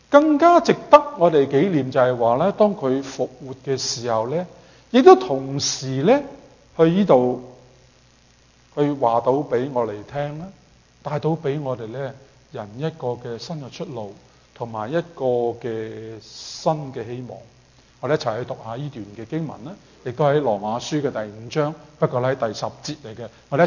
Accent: China; 類似我哋中國人應該咧係好似都係清明時節

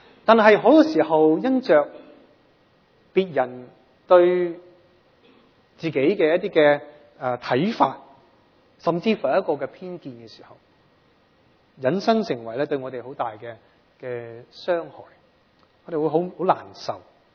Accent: Canada; 我哋加拿大人咧，基本上咧，真系都谂住佢哋攞金牌。

